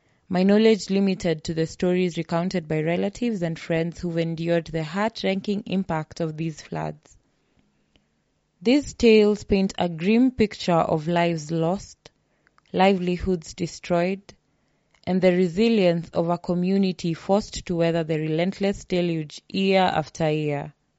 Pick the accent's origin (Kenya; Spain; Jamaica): Kenya; Budalangi, Busia County; it becomes infinitely easier to convey my origin when I mention that I hail from Budalangi.